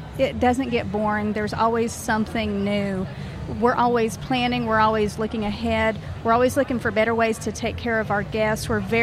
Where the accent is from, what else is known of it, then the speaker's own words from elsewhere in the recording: Cherokee, North Carolina, United States; I'm actually from Cherokee as well, so that's an added benefit.